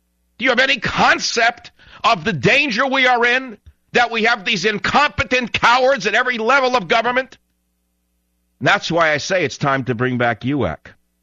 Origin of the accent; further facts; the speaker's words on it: San Francisco, California, United States; Let us begin in my hometown of Fransansicco.